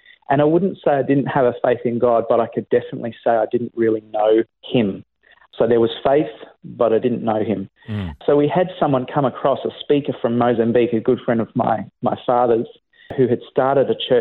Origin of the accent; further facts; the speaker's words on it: Brisbane, Queensland, Australia; also born or lived in Perth; I was born in Subiaco in Perth, but I was raised on the east coast of Australia, Brisbane, South Brisbane